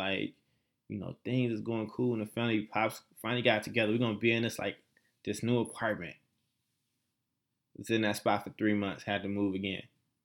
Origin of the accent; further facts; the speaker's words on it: Chicago, Illinois, United States; I will also be back in my hometown of Chicago between Christmas and New Year's